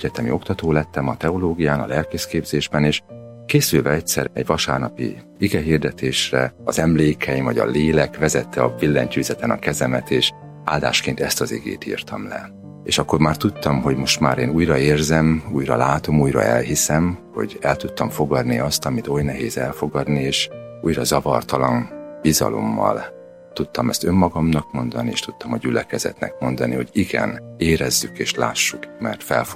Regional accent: Szabolcs-Szatmár-Bereg, Hungary; Egy kis nyírségi parókián nőttünk fel, hol édesapám volt a lelkész, boldog önfeled gyermekkort élhettünk meg.

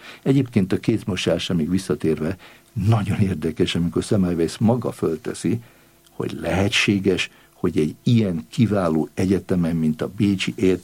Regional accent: Hungary; én gondoltam, hogy én egy olyan magyar ember vagyok

